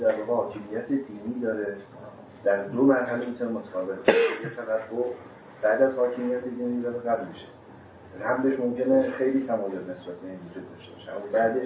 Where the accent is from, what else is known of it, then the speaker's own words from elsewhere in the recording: Iran; مثلا به عنوان یک ایرانی خوب